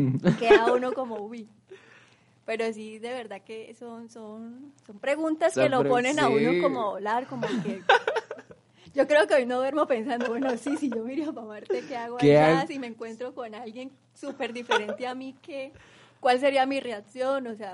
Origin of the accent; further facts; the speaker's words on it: Colombia; los colombianos somos arriesgados y nos gusta como experimentar